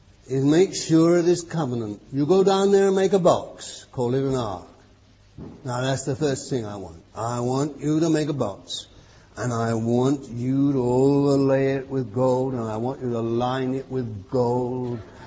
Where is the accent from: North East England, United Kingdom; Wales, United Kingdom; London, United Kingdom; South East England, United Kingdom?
London, United Kingdom; Bethnal Green; born there; I've told you before, I was born in Bethnal Green.